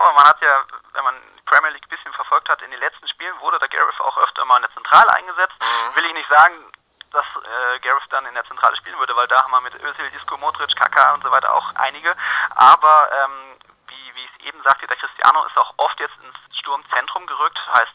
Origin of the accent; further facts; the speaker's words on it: Leonberg, Baden-Württemberg, Germany; now in Nuremberg, Germany; Ursprünglich aus Leonberg bei Stuttgart. Aber ich selbst bin jetzt in Nürnberg.